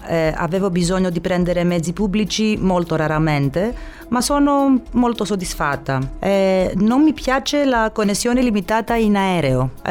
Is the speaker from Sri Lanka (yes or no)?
no; Greece; Italian is a second language; now in Cagliari, Italy; Sono greca.